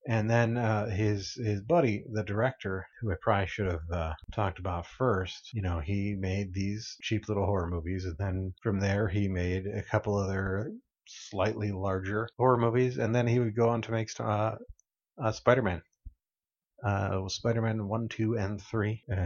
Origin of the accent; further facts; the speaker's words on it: Ohio, United States; one, I'm from Ohio, and we have the Ohio State University